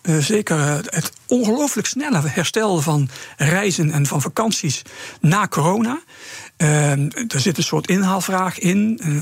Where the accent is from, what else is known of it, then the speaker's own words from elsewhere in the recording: Netherlands; dat is ook wel onze ervaring, we vergeten snel als Nederlanders.